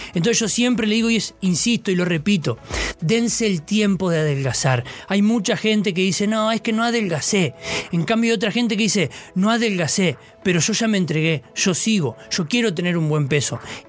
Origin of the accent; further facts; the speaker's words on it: Uruguay; no soy uruguayo, soy uruguayo.